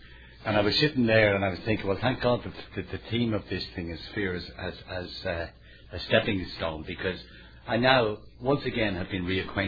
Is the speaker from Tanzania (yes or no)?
no; Dublin, Leinster, Ireland; now in United Kingdom; So even though I live in the UK, I'm very proud of being Irish and being from Dublin.